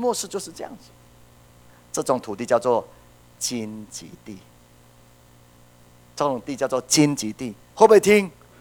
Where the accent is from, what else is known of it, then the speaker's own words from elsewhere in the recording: Taiwan; 我们台湾人